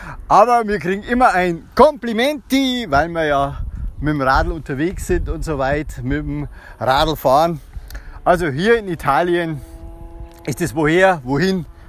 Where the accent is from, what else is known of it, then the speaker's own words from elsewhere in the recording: Munich, Bavaria, Germany; Und wenn wir sagen, wir kommen aus München, ah, immer super, Oktoberfest, super, München, ganz klasse.